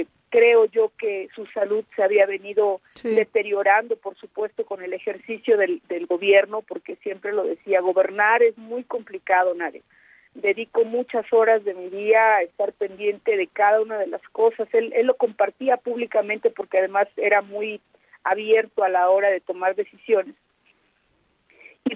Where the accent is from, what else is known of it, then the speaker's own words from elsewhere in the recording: Puebla, Mexico; por eso hago votos para que nosotros como poblanas y poblanos tengamos la generosidad en la clase política